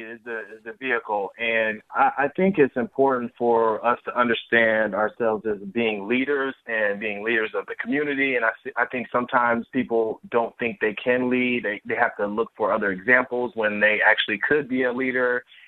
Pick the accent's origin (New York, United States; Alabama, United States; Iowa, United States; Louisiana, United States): Iowa, United States; I'm from Iowa, so I'm just up the road from Waterloo, Iowa, and I've been here all my life.